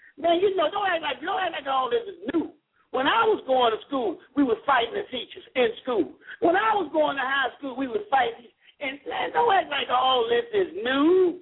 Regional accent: Woodlawn, United States; I was born and raised in Woodlawn.

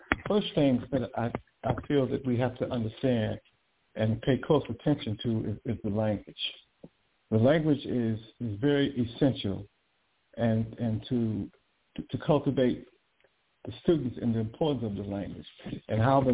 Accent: California, United States; I am from California, the West Coast, to the San Francisco Bay Area.

